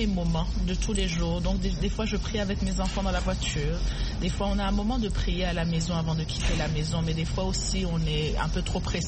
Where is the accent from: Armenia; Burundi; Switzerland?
Burundi; now in United States; lorsque je suis venue aux États-Unis du Burundi, je n'étais pas croyante du tout.